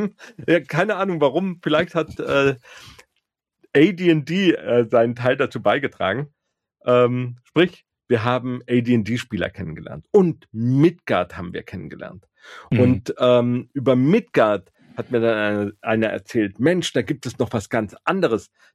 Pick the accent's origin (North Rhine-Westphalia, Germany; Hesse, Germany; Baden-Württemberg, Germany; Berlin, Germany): Baden-Württemberg, Germany; Karlsruhe; in Karlsruhe, wo ich herkomme, meine Heimatstadt, ist ja eine Studentenstadt.